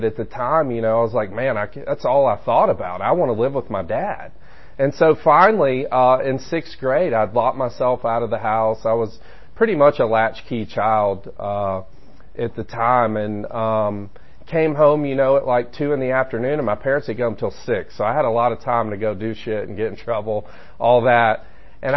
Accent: Stone Mountain, Georgia, United States; also born or lived in Roswell; I spent the first half of my life in Stone Mountain. I spent the second half in Roswell. But growing up in Stone Mountain, my parents divorced at an early age.

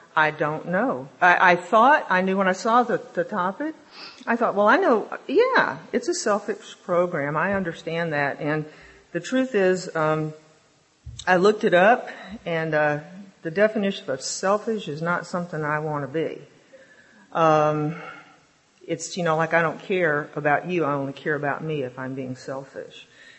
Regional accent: the South, United States; now in Oregon, United States; I live in Oregon now, but I grew up in the South

